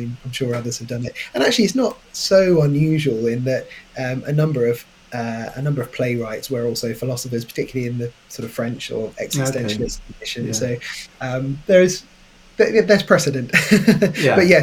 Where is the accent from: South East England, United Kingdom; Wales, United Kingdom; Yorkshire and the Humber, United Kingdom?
South East England, United Kingdom; Ashford; now in London, United Kingdom; I'm from Kent. So I grew up in Ashford in Kent. Went to university in Canterbury in Kent, just up the road. And was there until I moved to London.